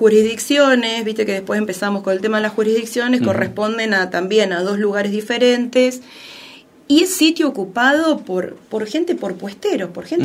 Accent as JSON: {"language": "Spanish", "town": "Santa Rosa", "region": "La Pampa", "country": "Argentina", "said": "No, yo soy de Santa Rosa, claro."}